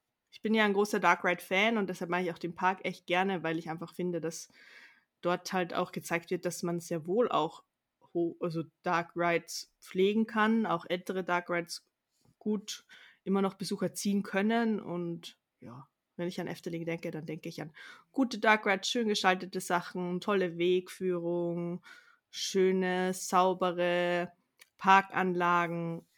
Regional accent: Austria; Also ich komme ja aus Österreich

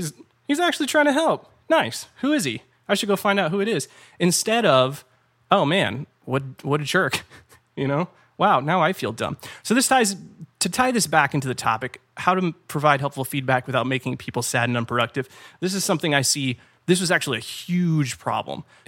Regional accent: California, United States; I'm from California. I'm a little more laid back.

